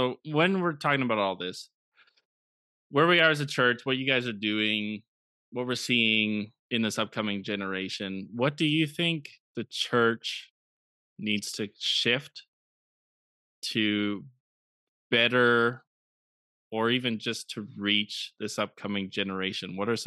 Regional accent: Canada; as a Canadian, you're like, camp is one of the most important ministries

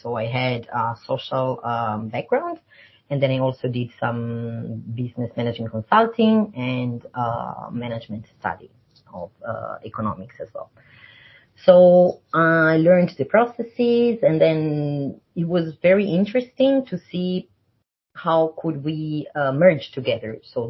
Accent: Italy; moved away as an adult; now in China; I'm from Italy.

